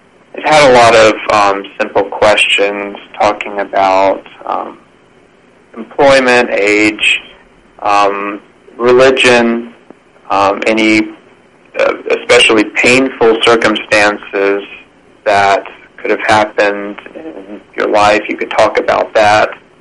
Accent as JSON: {"language": "English", "town": "Birmingham", "region": "Alabama", "country": "United States", "tie": "born or raised there", "said": "My father was an elder in the PCA when I was born, and I grew up in Birmingham, Alabama."}